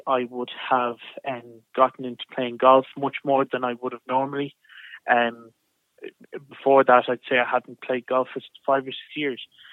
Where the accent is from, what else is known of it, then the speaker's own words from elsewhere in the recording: Drogheda, County Louth, Ireland; I'm from Drogheda, it's commuter country, an awful lot of people spend hours and hours and hours of the day in the car going to Dublin.